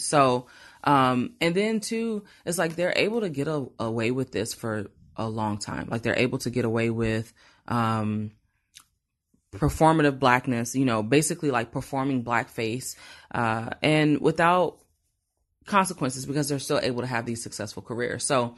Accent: the South, United States; Or we can just talk regular and be like, you know, if I'm from the South, so if I talk without doing all that, then this is how I sound.

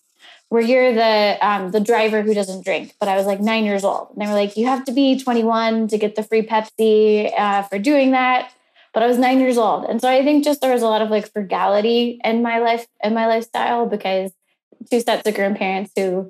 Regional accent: Houston, Texas, United States; I grew up in Houston with a really close-knit family.

